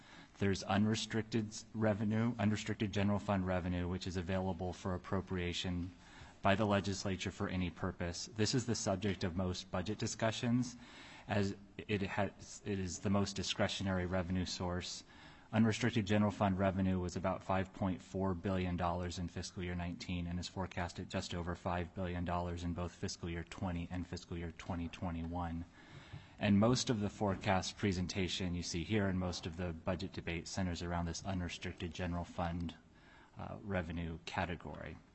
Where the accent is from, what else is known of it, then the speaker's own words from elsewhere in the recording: Juneau, Alaska, United States; I grew up in Juneau, lived in Alaska most of my life.